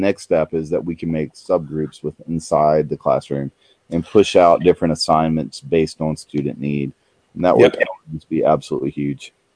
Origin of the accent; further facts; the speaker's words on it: Athens, Georgia, United States; I'm a big sports fan. I'm from Athens, Georgia, so I love University of Georgia.